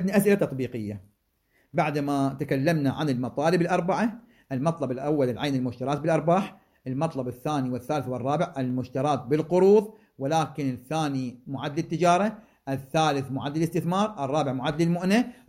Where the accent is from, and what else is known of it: Iraq